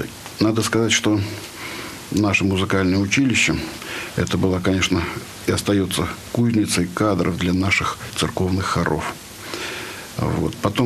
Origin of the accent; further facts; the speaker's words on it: Kuznetsk, Penza Oblast, Russia; born there; Родился я в городе Кузнецке, хотя семья формировалась не из коренных кузнечан. Вот дед у меня был из купеческой самарской семьи, бабушка из дворянской московской семьи. Вот, и попали они в Кузнецк в 30-е годы.